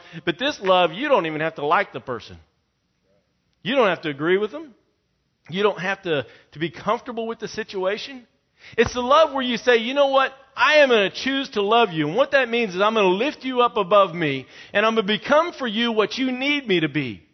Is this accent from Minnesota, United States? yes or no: no; Colorado, United States; I was a paper boy growing up in Colorado.